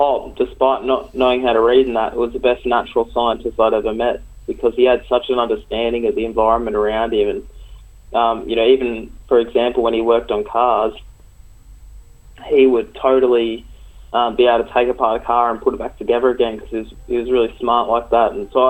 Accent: Nowra, New South Wales, Australia; born there; and that's where I was born as well. I was born in Nowra, so it's kind of like I'd always spent time in the Illawarra and South Coast.

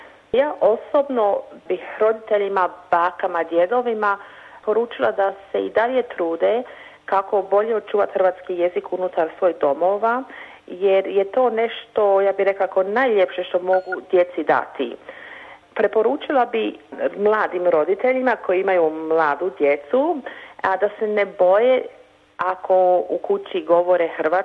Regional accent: Australia; born there; Croatian is a second language; Moj suprug i ja, mi smo rođeni u Australiji, tako da nam je očito lakše komunicirati na engleskom jeziku, ali se trudimo, kao i mnogi naši prijatelji i rodbina, da održavamo hrvatski jezik u našim domovima.

